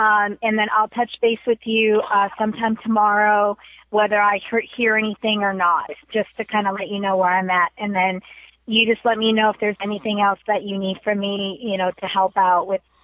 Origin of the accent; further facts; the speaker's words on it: Minnesota, United States; also born or lived in Hawaii; All over. I was an Army brat. But I was born in Minnesota, and I grew up between Minnesota and Hawaii because my dad's family is Hawaiian.